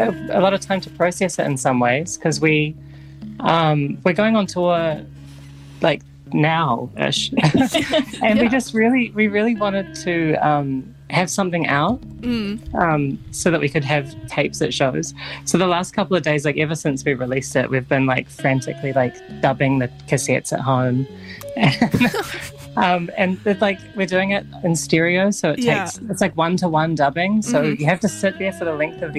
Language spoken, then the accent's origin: English; Dunedin, Otago, New Zealand; I grew up in Dunedin.